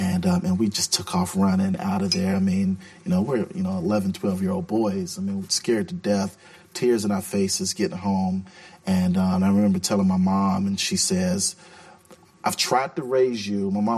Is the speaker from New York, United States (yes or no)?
no; Portland, Oregon, United States; I grew up again in the Russell area, which sits adjacent to Portland, which is, you know, one of the poorest areas, both neighborhoods, one of the poorest areas in our city.